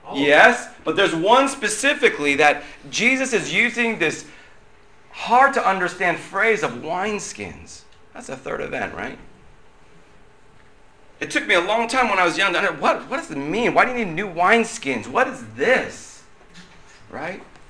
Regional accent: United States; born there; Because I'm born in America.

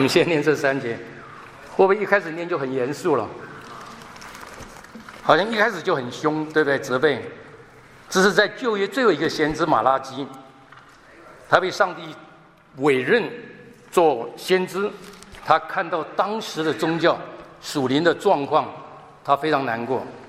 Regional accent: Meizhou, Guangdong, China; 我是广东人，不会讲广东话。我是梅州啊，客家。客家人

